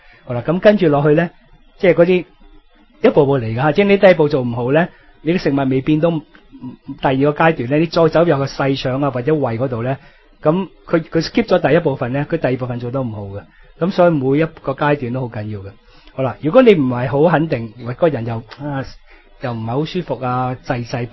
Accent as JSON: {"language": "Cantonese", "country": "China", "said": "咁啦，水果咧就我哋中国人咧，就好多时候咧就水果就食当饭后果嘅"}